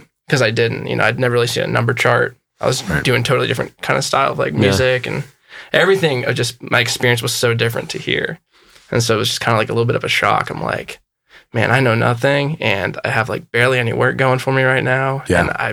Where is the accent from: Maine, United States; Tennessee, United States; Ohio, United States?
Ohio, United States; Dayton; also born or lived in Cincinnati; I moved from Cincinnati. I was living there in Ohio.